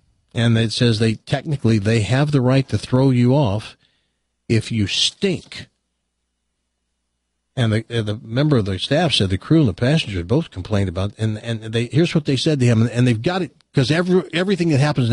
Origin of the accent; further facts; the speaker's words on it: Tennessee, United States; Now, remember, folks, I'm from Tennessee. We were in the hick, hillbilly part of Tennessee.